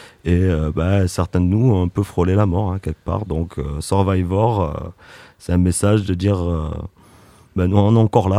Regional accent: Étoile-sur-Rhône, Auvergne-Rhône-Alpes, France; Après moi je suis d'Étoile

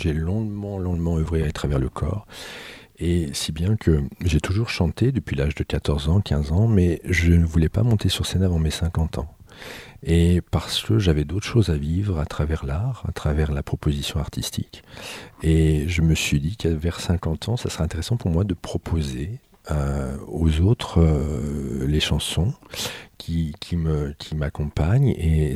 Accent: Aix-les-Bains, Auvergne-Rhône-Alpes, France; Et effectivement, je suis savoyard d'origine d'Aix-les-Bains. Et en l'occurrence, j'ai un pays, je vis encore entre Annecy et Genève, à 950 mètres d'altitude.

